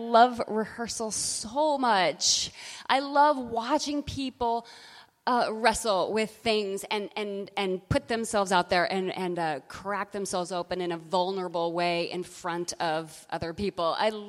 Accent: Colorado, United States; now in New York, United States; I'm from Colorado, so, you know, it's always, living in New York is always like a bit of a vice.

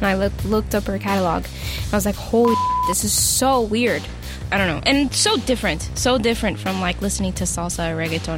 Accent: Los Angeles, California, United States; I'm from Los Angeles, and I'm a first generation American. Both of my parents are from Honduras. My parents came to the U.S. about 30 years ago.

